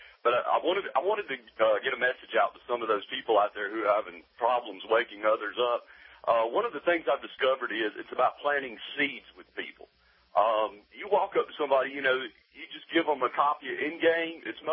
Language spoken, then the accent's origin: English; Southern United States, United States; Now, I'm a Confederate. I'm a Southerner.